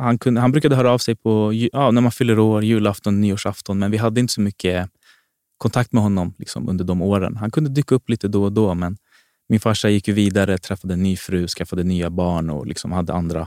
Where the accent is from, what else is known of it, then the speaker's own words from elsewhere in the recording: Fittja, Stockholm County, Sweden; Men jag är född och uppväxt i Fittja. Det är en helt annan erfarenhet.